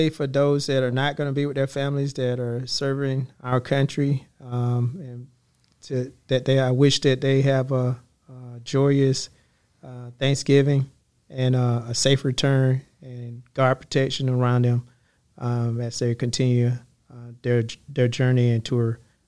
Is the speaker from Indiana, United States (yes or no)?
no; Georgia, United States; I am from Georgia. The only state that matters.